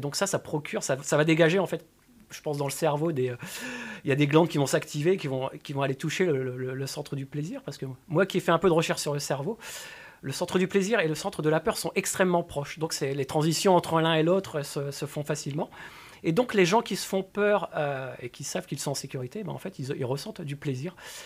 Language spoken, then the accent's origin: French; northern France, France; quand j'avais 12-13 ans. Je viens du nord de la France, un milieu plutôt ouvrier à la base